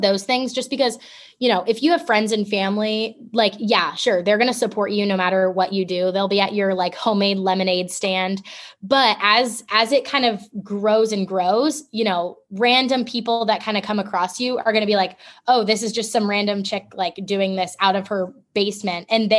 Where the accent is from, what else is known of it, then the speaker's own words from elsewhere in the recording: Dayton, Ohio, United States; So I grew up in Dayton and then moved to Salina, which is like a super small town, like 2 hours north of Cincy.